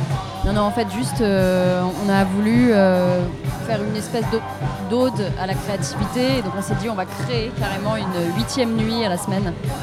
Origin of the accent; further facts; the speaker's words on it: Rouen, Normandy, France; De Rouen. Pas si loin que ça, quoi, en Normandie.